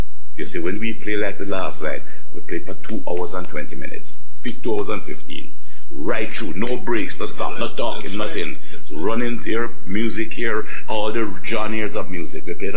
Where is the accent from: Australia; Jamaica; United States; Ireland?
Jamaica; Now, I'm from Jamaica